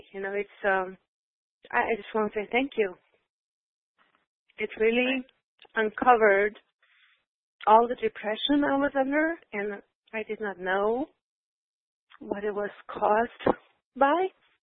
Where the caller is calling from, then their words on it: Florida, United States; from Florida, and I am so grateful for what seemed to be the worst thing in my life.